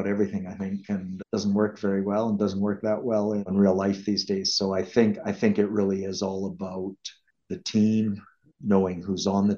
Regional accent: Calgary, Alberta, Canada; So I was born in Calgary, lived most of my life in Calgary and Alberta, and have always felt a strong connection to the city and to the province, and also had a lot of family in Calgary.

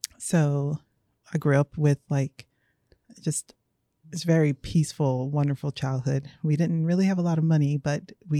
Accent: Effingham, South Carolina, United States; I'm from Effingham, South Carolina, really tiny, tiny. It's not even a town. It's more like a community. But I grew up in Effingham. I grew up on a farm with like chickens and dogs and cats and pigs

